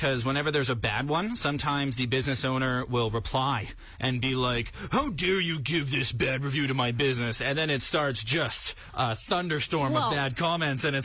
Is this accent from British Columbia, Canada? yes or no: no; Saskatoon, Saskatchewan, Canada; I'm from Saskatoon. I've lived here my whole life.